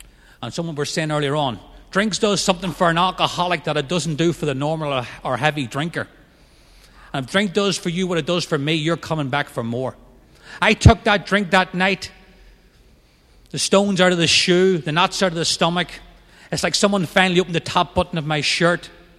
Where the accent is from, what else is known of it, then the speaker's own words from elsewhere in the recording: Northern Ireland, United Kingdom; As a kid growing up in Northern Ireland, I was irritable, discontent.